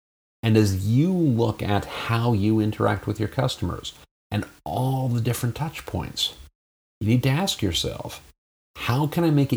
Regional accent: United States; I'm in an international city. I am an American, clearly.

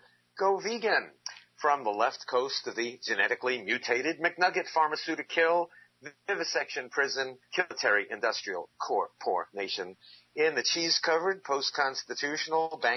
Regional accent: New York City, New York, United States; Now, I am a native New Yorker. I was born on Manhattan Island. I went to Stuyvesant High School in Lower Manhattan and Queens College in Flushing.

